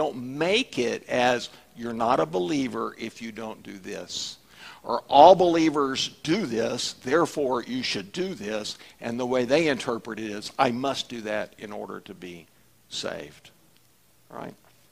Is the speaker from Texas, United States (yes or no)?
yes; Texas, United States; We know, hey, I'm from Texas, he's from New York, we do things different, okay?